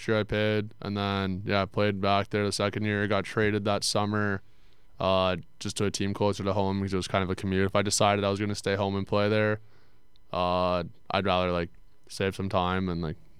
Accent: Mississauga, Ontario, Canada; So I'm from Mississauga. Mm-hmm. It's like 20 minutes outside of Toronto

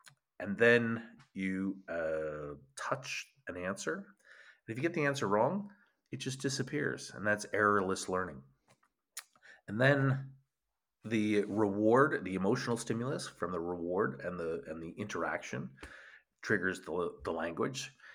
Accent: Calgary, Alberta, Canada; I grew up in Calgary.

